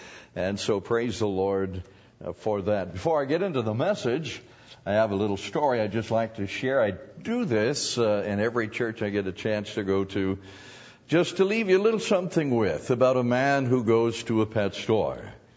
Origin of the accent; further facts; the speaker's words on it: Oshkosh, Wisconsin, United States; I'm from Oshkosh, Wisconsin, and came to be a blessing, actually, is my heart's desire.